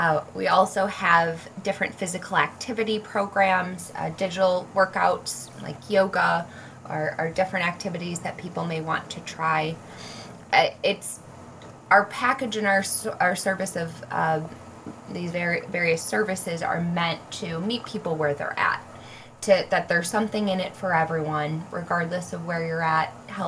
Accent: Chicago, Illinois, United States; Although I am from Chicago

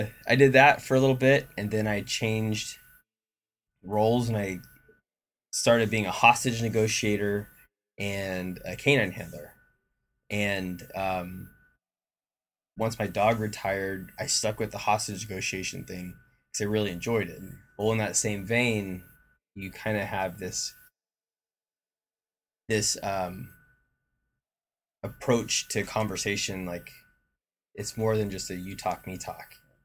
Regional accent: Oklahoma, United States; Yeah. So I grew up in Oklahoma.

